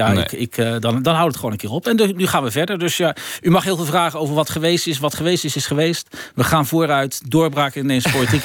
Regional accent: Netherlands; u weet dat wij als Nederlanders niet zo houden van verkopers

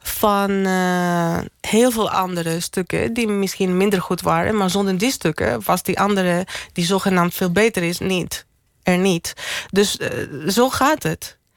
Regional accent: Greece; Toen ik klein was in Griekenland.

